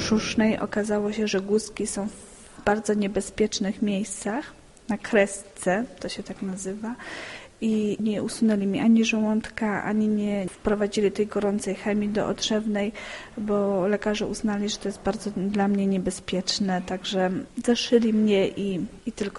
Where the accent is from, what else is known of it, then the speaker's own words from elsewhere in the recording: Sławice, Opole Voivodeship, Poland; now in Ochodze, Poland; Także ja pochodzę ze Sławic. Teraz mieszkam w Ochodzach, to są małe miejscowości pod Opolem